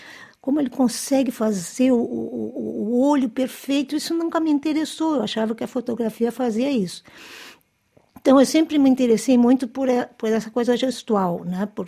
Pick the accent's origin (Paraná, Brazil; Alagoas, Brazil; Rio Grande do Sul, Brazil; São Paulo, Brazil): Rio Grande do Sul, Brazil; born there; de onde eu nasci no Pampa Gaúcho, né, na fronteira com o Uruguai, então isso tá na minha memória de infância.